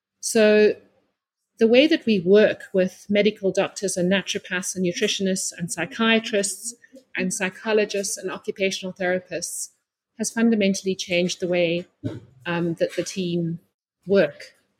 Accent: Western Cape, South Africa; having been born and raised in the Cape Winelands, I had the privilege of living close to the soil and the people on 4 wine estates.

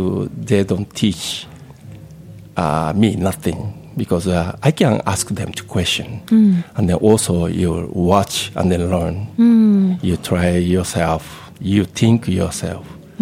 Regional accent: Osaka, Japan; English is a second language; I was born and raised in Osaka, Japan. It's the middle of Japan.

